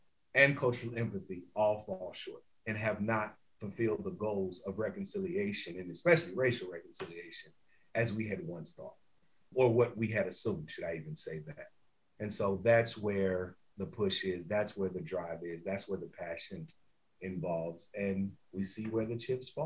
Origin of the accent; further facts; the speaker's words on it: Champaign-Urbana, Illinois, United States; I was born and raised in Champaign-Urbana, Illinois, right?